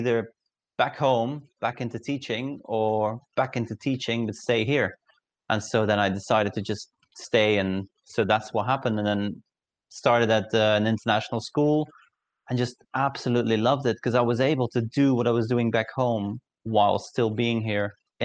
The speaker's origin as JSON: {"language": "English", "country": "Belgium", "lives_now": "Thailand", "said": "Yes, so I'm originally from Belgium and I was teaching in Belgium as well."}